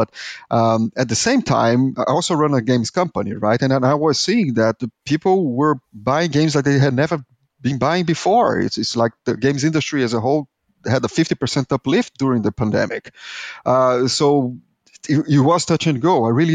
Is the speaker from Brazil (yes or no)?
yes; Brazil; English is a second language; I am Brazilian, as you can tell by my horrible accent, is that, and I lived in this third world country where computers were this alien thing.